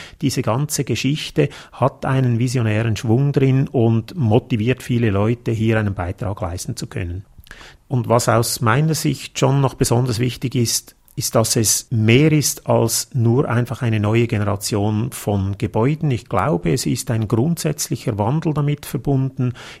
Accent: Switzerland; Bei uns in der Schweiz sind das die Speicherkraftwerke

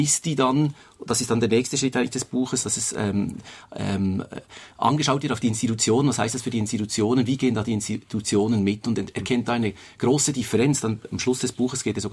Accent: Bern, Switzerland; Ich bin als Schweizer in Bern aufgewachsen und hatte einfach immer diesen Namen von meinem Großvater.

